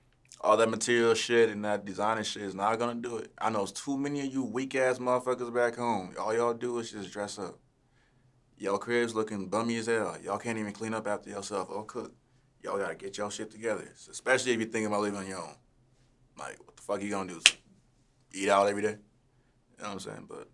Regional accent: Golden Valley, Minnesota, United States; also born or lived in Crystal / Plymouth; But we grew up in Golden Valley, like, in the suburbs.

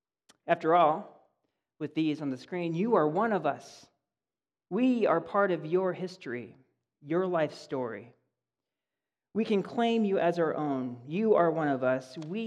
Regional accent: Sioux City, Iowa, United States; Hometown. Sioux City, Iowa. Where I'm from. That's my hometown.

